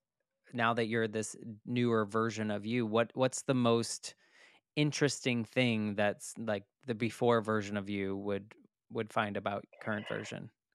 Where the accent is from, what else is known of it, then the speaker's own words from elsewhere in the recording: Boston, Massachusetts, United States; I'm from Boston, so I get the New England.